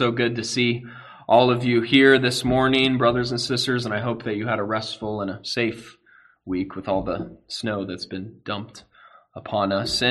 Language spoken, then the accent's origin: English; Phoenix, Arizona, United States; as Meg and I are headed back to Phoenix, my hometown, to spend some time with my parents and two brothers who we haven't seen since our wedding